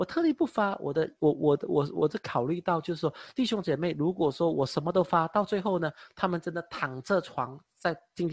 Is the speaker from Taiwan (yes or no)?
no; China; 因为这个系列我在中国成长，我在中国长大，我在中国，被关爱、被照顾